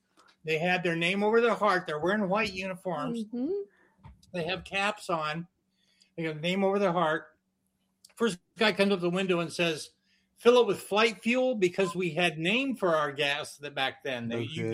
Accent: Kingman, Arizona, United States; Well, I grew up my formative years in Kingman, Arizona. My dad had … Flying A on Route 66, and I got my first gig.

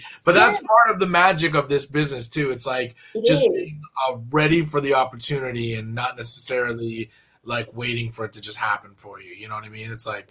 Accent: Arcadia, California, United States; I'm actually from Arcadia, so that's okay. Like, right, yeah. In my hood. That's the San Gabriel Valley, all that.

